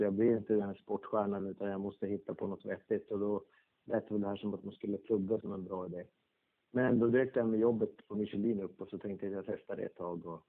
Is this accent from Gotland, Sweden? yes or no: no; Norrbotten County, Sweden; born there; Född i Norrbotten.